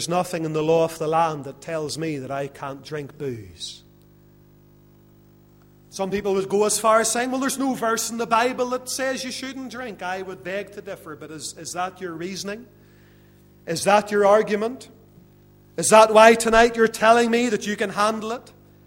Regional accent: Lisburn, Northern Ireland, United Kingdom; Growing up in the Presbyterian church, one of them in Lisburn

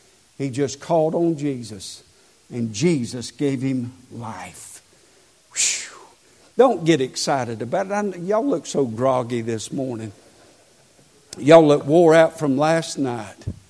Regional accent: United States; I'm an American.

